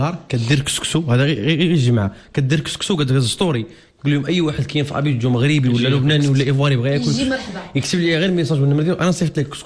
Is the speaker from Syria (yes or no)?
no; Mauritania; انا من موريتانيا وانا كنتلاقى مع المغاربه.